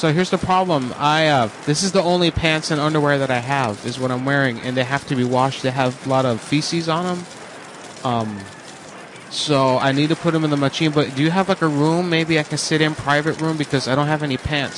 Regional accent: Orlando, Florida, United States; Because I'm from Orlando, motherfucker.

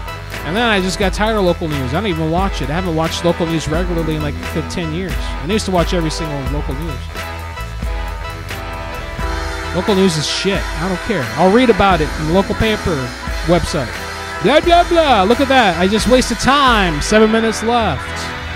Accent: Kentucky, United States; I'm on vacation from Kentucky.

